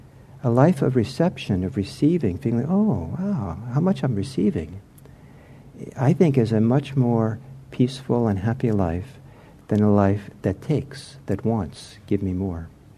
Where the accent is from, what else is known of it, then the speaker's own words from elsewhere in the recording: Geneva, Switzerland; now in United States; But when I was growing up in Geneva in the 1950s, we had to boil the water because the water wasn't clean.